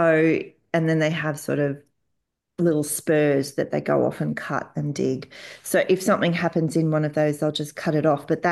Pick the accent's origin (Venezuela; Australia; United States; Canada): Australia; and I'm Australian, I only speak English